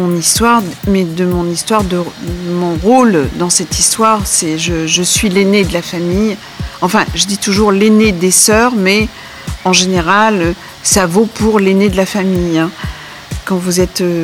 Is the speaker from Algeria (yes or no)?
yes; Algeria; je les ai bien impliquées en tant qu'Algérienne.